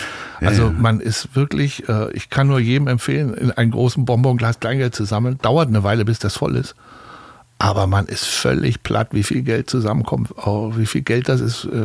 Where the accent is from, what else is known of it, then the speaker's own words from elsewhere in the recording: Berlin, Germany; Also wir lebten damals in Berlin, ich bin gebürtiger Berliner